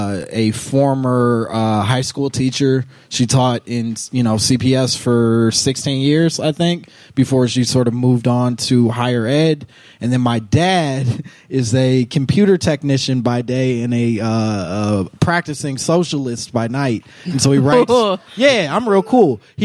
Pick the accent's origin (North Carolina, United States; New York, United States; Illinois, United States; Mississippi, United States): Illinois, United States; Chicago; I'm from here, I guess. Yeah. And then it's always a weird thing to be like, yeah, I'm from Chicago.